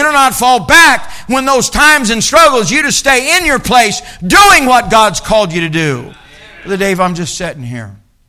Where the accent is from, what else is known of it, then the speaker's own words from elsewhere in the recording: Missouri, United States; Well, I'm from Missouri. And I drove 2 years illegal getting my mama and my brother and sister to church.